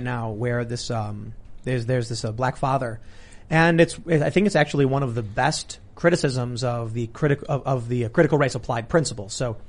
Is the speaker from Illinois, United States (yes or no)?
yes; Chicago, Illinois, United States; back when I was, you know, growing up in Chicago, there were people who would, you know, sell pot, right?